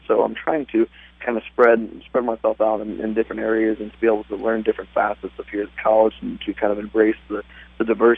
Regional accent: Butler, Illinois, United States; I'm from Butler, Illinois. And we farm out there, and we have a family farm.

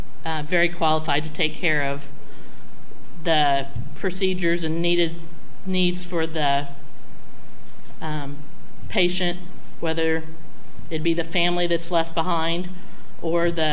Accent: South Fillmore Township, Illinois, United States; I am a lifelong resident of Montgomery County. I was raised in South Fillmore Township

